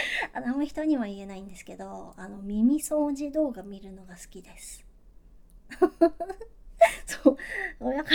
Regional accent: Nagoya, Aichi, Japan; 出身地はね、愛知県です。東京と大阪の間。そう、愛知県ってさ、なんかたまにどこって言われて、でなんか名古屋って言うとみんなわかるんだけど、

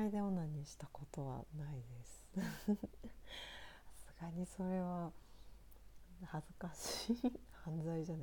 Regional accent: Tohoku, Japan; 本名です。出身は東北です。そうですね、色白って言われます。

